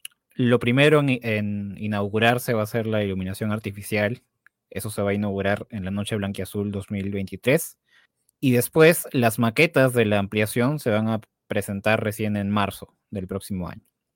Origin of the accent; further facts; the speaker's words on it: Peru; esto sigue siendo el fútbol peruano, que el público peruano en general no es tan futbolero, no somos pues Argentina.